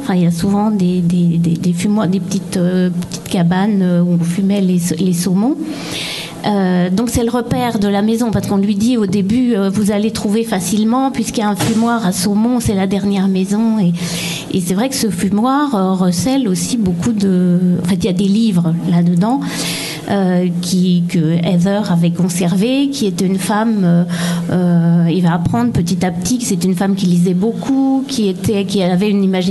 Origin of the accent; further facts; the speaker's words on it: Blanzy, Bourgogne-Franche-Comté, France; Alors, je suis originaire de Blanzy. J'ai grandi à Blanzy. Mes parents habitent à Blanzy, ainsi que ma famille depuis plusieurs générations.